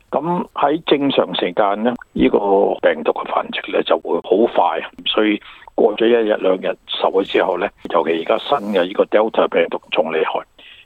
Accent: Australia

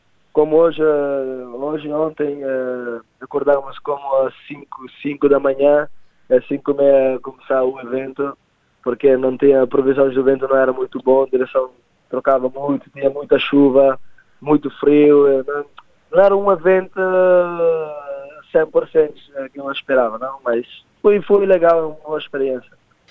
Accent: Sal, Cape Verde; born there; Sim, onde eu nasci. Eu nasci na Ilha do Sal.

